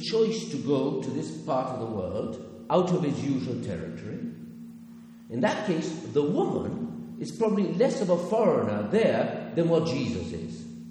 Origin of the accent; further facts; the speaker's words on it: Argentina; Because, you all know, I grew up in Argentina